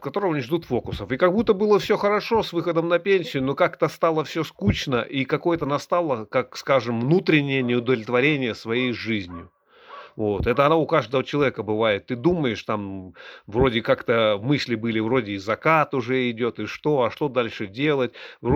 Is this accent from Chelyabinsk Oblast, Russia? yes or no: yes; Chelyabinsk, Chelyabinsk Oblast, Russia; moved away as an adult; now in Moscow, Russia; 22 или 23 года назад, я приехал в Москву, как и все понаехали. Я приехал с Урала, с города Челябинска.